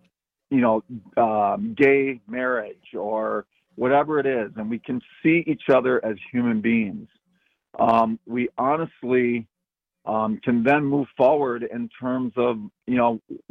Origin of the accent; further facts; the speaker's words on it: Wisconsin, United States; moved away as an adult; also born or lived in Seattle; now in Los Angeles, United States; I mean, I grew up in Wisconsin. When I graduated from college, I moved to Seattle. From Seattle, I moved to L.A.